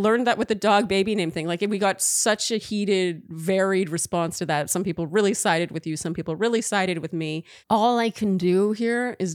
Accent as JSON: {"language": "English", "region": "Idaho", "country": "United States", "said": "He's from Southern Utah and I'm from Southwest Idaho, both living in Northern Utah because school brought us here."}